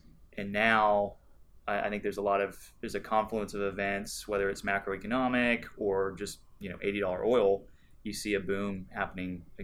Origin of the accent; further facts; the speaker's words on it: Palo Alto, California, United States; So I was born and raised in Palo Alto, okay. California.